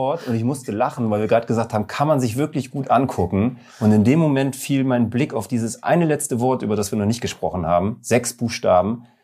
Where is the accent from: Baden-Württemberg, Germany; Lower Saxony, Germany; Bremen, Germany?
Bremen, Germany; wir als Bremer sagen oder als Norddeutsche